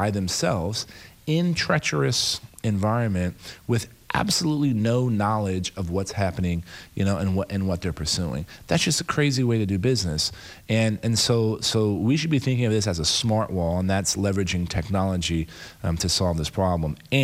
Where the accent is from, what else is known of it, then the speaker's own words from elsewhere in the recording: San Antonio, Texas, United States; when NAFTA was signed in my hometown of San Antonio